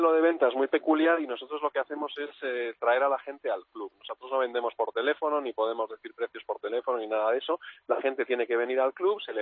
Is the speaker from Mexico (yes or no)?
no; Peru; now in Madrid, Spain; yo, que vengo de Perú y he estado viviendo muchos años en Perú